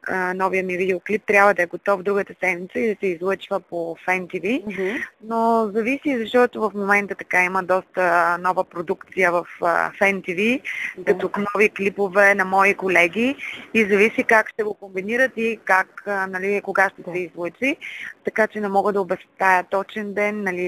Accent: Ruse, Ruse Province, Bulgaria; now in Sofia, Bulgaria; Ами аз, по принцип, нали, родом съм от Руса и преди много години, и като по-малко, винаги сме водили североизточната част на България

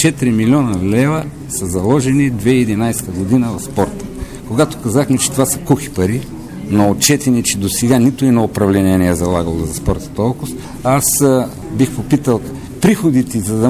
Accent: Plovdiv, Plovdiv Province, Bulgaria; искрено бих се гордял като пловдивчанин

